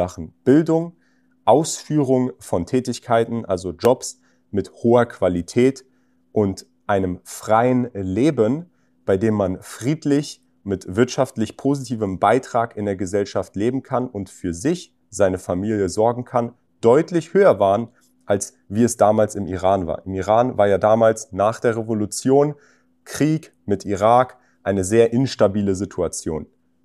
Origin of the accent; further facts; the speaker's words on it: Berlin, Germany; born there; Dort haben sie sich kennengelernt, dann geheiratet und ich bin in Berlin geboren.